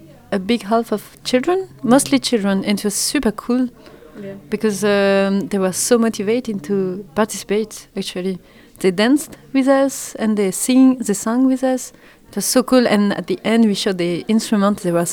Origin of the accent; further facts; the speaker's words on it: France; from France, and I play flute and piccolo.